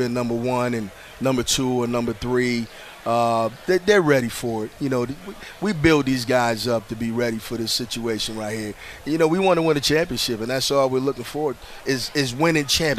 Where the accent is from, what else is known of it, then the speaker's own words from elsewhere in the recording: Bridgeport, Connecticut, United States; I tell you, I grew up in Bridgeport, Connecticut. We had some great players.